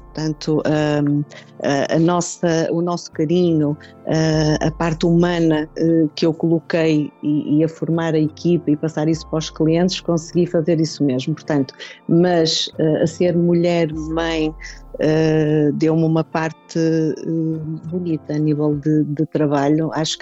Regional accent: Vizela, Braga, Portugal; eu sou de Vizela, portanto nesta zona, Vizela, Guimarães, Felgueiras, o forte é calçado e têxtil

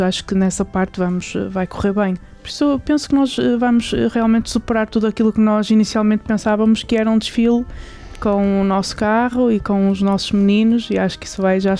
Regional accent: Norte, Portugal; eu costumo dizer, nós como portugueses e principalmente nortenhos

